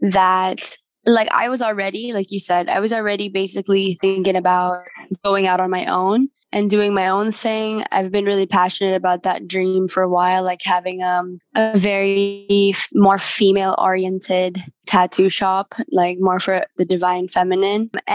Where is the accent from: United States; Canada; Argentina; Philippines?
Philippines; Dumaguete, Central Visayas; born there; I was born here in the Philippines. I was born in Dumaguete.